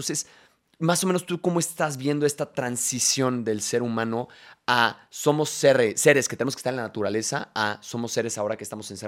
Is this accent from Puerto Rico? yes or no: no; Querétaro, Mexico; Yo crecí en Querétaro